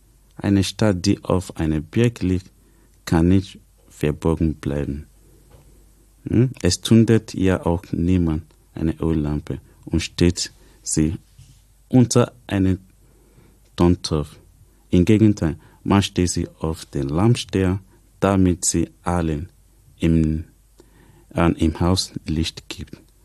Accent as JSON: {"language": "German", "country": "Nigeria", "second_language": "German", "said": "Bei uns in Nigeria, wenn ich nichts zu tun habe in meiner Freizeit, ich gehe raus mit der Bibel, ich gehe auf die Straße"}